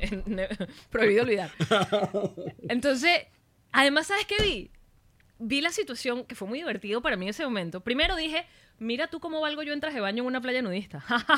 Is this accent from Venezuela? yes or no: yes; Venezuela; Típica, where are you from? Ajá, Venezuela.